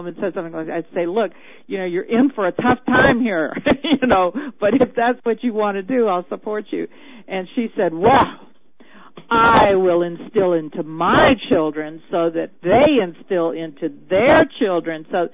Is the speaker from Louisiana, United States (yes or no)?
yes; Louisiana, United States; now in Chicago, United States; I grew up in Louisiana. I lived in New Orleans for 15 years before I moved here to Chicago.